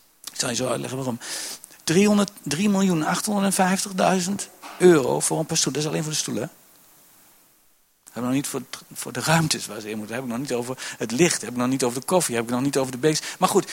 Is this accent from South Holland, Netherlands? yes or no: no; Gelderland, Netherlands; Ik kom hier uit de Achterhoek.